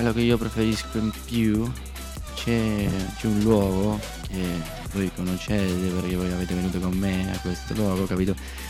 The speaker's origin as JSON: {"language": "Italian", "region": "Basque Country", "country": "Spain", "second_language": "Italian", "lives_now": "Italy", "said": "Sono del Paese Basco, conosci?"}